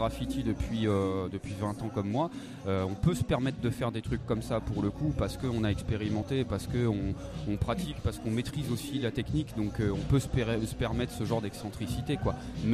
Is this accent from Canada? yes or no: no; Tours, Centre-Val de Loire, France; je suis de Tours